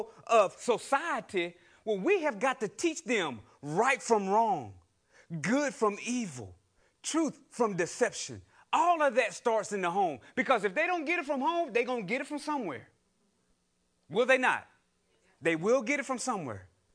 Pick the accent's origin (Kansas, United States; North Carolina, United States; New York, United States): North Carolina, United States; Me and a friend of mine, years ago, growing up in North Carolina, back in the 70s, riding our bikes, coming from baseball practice.